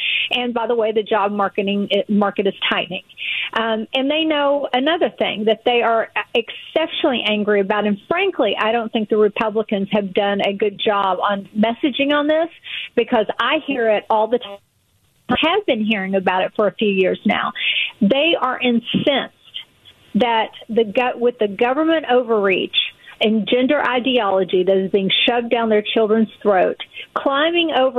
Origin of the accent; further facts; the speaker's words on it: Appalachia, United States; I grew up in Appalachia. I'm a preacher's kid from Appalachia.